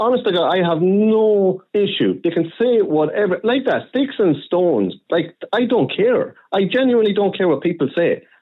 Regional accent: Ireland; also born or lived in United Kingdom; The discrimination I got as an Irishman, as being called a paddy and everything like that, didn't bother me.

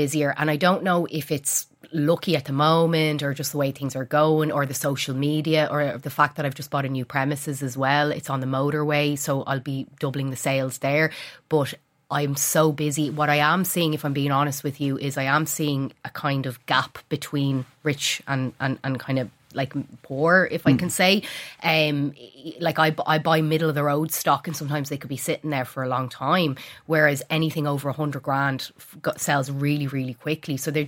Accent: Dublin, Leinster, Ireland; oh, I'm from Dublin

